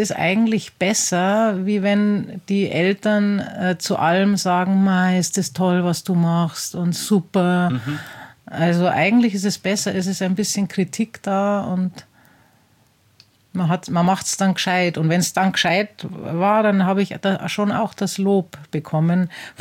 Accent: Penzberg, Bavaria, Germany; born there; Ich bin in Penzberg geboren. Penzberg ist ein oberbayerisches Städtchen, circa 50 Kilometer südlich von München, zwischen Garmisch-Partenkirchen und München. Mhm. So in der Mitte drin, am Alpenrand.

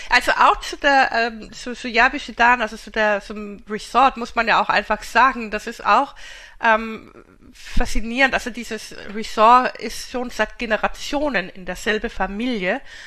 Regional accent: Denmark; German is a second language; ich bin ja Skandinavin, ich komme ja aus Dänemark und kenne eigentlich oder kannte Schweden und Norwegen

